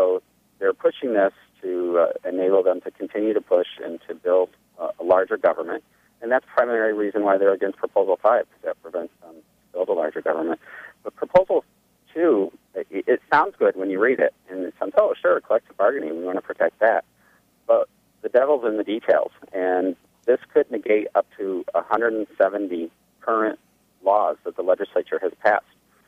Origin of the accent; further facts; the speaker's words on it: Michigan, United States; You know, I come from from Southeast Michigan, very strong. All my family were union members in the private sector